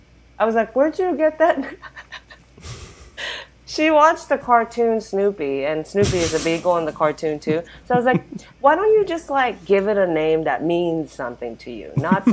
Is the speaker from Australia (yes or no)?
no; Japan; speaking of robots, like, I'm from Japan, where, you know, there's the conversation around loneliness is, like, huge there.